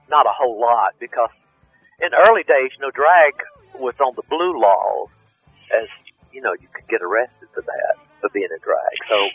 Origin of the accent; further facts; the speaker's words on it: Savannah, Georgia, United States; Grew up in Savannah, Georgia, land of the oleanders and the wisteria, the Spanish moss.